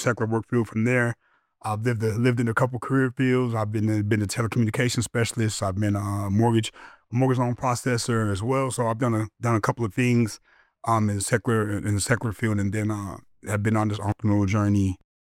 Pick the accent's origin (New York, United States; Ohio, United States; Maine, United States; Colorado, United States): Colorado, United States; Denver; also born or lived in Aurora; Born and raised Denver, Park Hill.